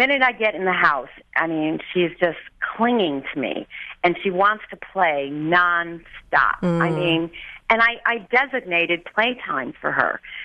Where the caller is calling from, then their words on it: Kensington, Maryland, United States; I'm calling from Kensington, Maryland.